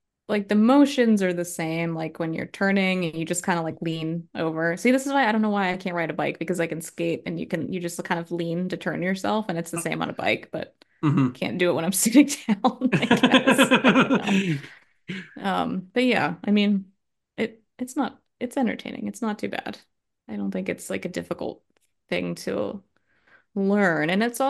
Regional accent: New England, United States; Yeah, I have never done that despite growing up in New England, but I always wanted to snowboard, just never got around to it.

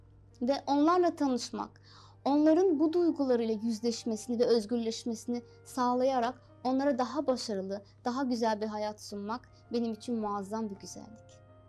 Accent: Azerbaijan; now in Turkey; aslen Azerbaycanlıyım.

